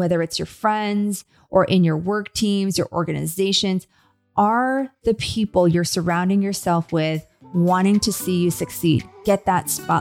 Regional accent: California, United States; And being born and raised in the Bay Area, our family was definitely excited.

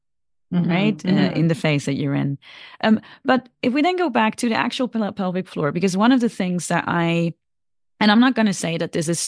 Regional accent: Netherlands; English is a second language; now in United Kingdom; I born and raised in the Netherlands, so my process was very different when I was there. And then I came to the UK

